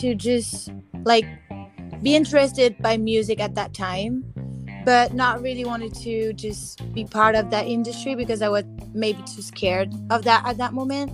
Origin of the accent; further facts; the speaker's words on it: southern France, France; English is a second language; now in Los Angeles, United States; I'm from France, born and raised actually like in the south